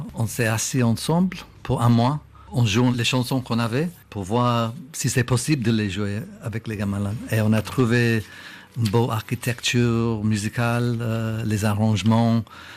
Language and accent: French; England, United Kingdom; French is a second language; On a écrit les chansons pour le disque entier, ici, en Europe, chez nous, en Angleterre.